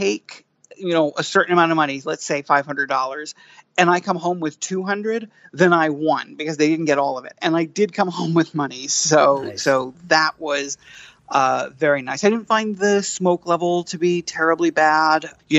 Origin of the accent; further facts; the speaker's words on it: New York City, New York, United States; maybe because I'm basically a New Yorker and I, you know, I do Broadway